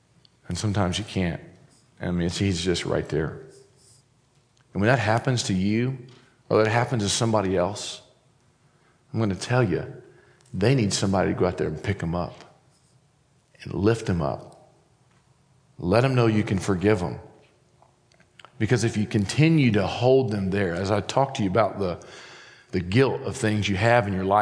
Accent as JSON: {"language": "English", "town": "Madison", "region": "Indiana", "country": "United States", "tie": "born or raised there", "said": "My hometown is Madison, Indiana."}